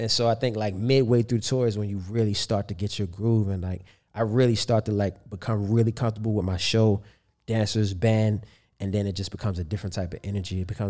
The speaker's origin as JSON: {"language": "English", "town": "Baltimore", "region": "Maryland", "country": "United States", "tie": "born or raised there", "said": "growing up in Baltimore and seeing so many different sides of pros and cons and choices and how choices play affecting your future and your present life."}